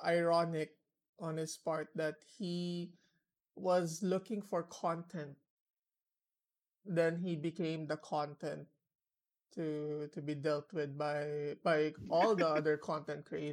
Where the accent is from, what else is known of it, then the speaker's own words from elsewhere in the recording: Singapore; As a Singaporean, you can even as a Singaporean, you can feel